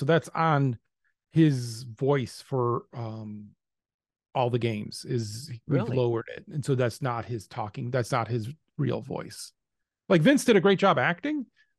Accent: Cleveland, Ohio, United States; it was about bringing a character that we knew from growing up in Cleveland of like, there's this guy, Joe, we worked with.

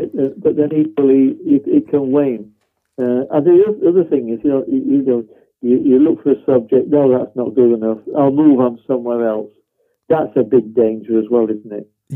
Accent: England, United Kingdom; I suppose I'm hopelessly English, aren't I?

